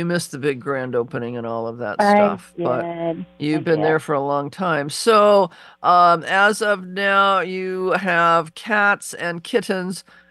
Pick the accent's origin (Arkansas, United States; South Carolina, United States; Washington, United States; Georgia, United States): Washington, United States; Seattle; And I can remember, you know, when I grew up in, because I grew up in Seattle